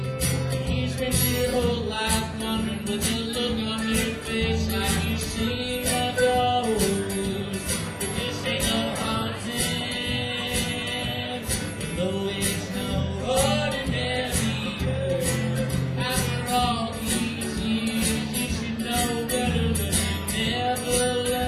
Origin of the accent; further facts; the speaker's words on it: Tennessee, United States; They're from Alabama, we're from Tennessee.